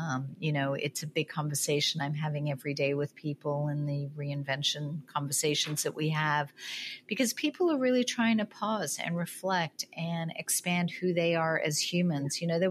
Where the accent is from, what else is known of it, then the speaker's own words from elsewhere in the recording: Australia; I come from Australia, and Australia, you know, it's all about living life, not working.